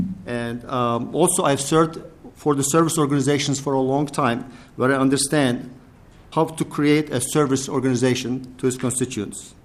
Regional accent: Turkey; also born or lived in Yugoslavia; I was born in Yugoslavia and raised in Turkey and went to a college called Boğaziçi University, and it was the only American college at the time called Robert College, and graduated with a mechanical engineering degree.

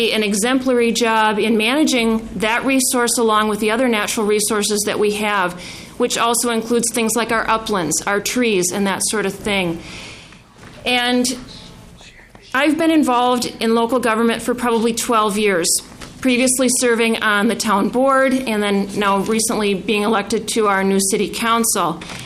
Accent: Columbus, Minnesota, United States; I am from Columbus, and most of you probably have never heard of Columbus. We are a community located in the northeast corner of Anoka County

